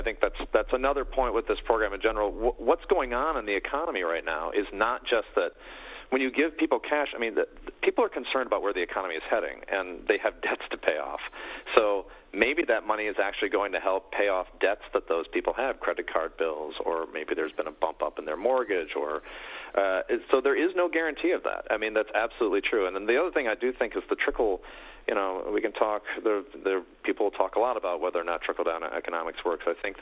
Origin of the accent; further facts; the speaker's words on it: Detroit, Michigan, United States; Hey, I grew up in Detroit.